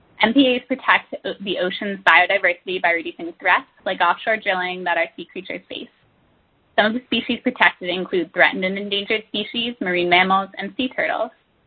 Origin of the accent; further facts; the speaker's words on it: Seabrook, New Hampshire, United States; Experiences related to the ocean are part of what makes my hometown, Seabrook, New Hampshire, so special.